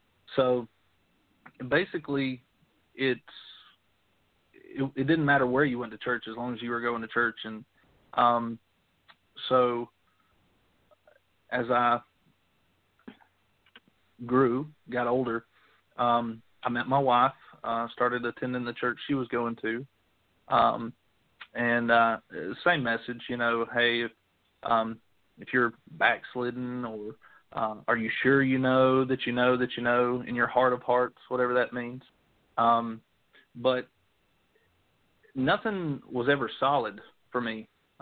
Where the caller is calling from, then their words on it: Georgia, United States; So I'm calling from Georgia. My religious background, my parents, Jesus was a household name. You know, we were raised to believe in God, believe in Jesus, and to trust him. Church, we were in and out of church here and there. Down here, there's a church on every street corner.